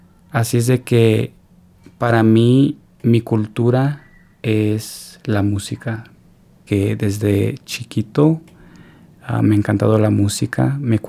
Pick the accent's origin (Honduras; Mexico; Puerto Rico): Mexico; para que todos escuchen que soy un mexicano, que soy también americano y que soy parte de la comunidad LGBT